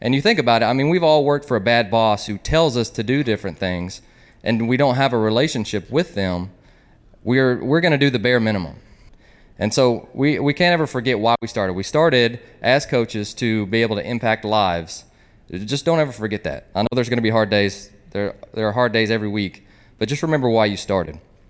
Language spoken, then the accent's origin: English; Tulsa, Oklahoma, United States; I'm from Union High School in Tulsa, Oklahoma